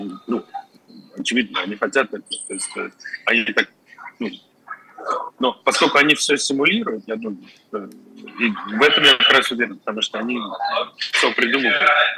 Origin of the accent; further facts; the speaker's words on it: Moscow, Russia; moved away; Ну, вот вы сами говорите, да, я 2 года не видел Москву. Я из Москвы сам, то есть это мой город.